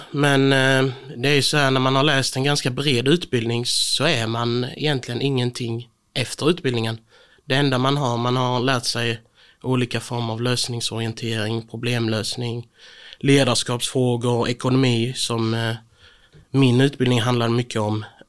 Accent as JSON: {"language": "Swedish", "region": "Skåne", "country": "Sweden", "tie": "born or raised there", "said": "28 år, född och uppvuxen i norra Skåne."}